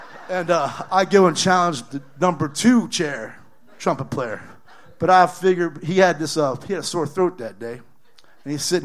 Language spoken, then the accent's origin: English; Indiana, United States; I'm from Indiana originally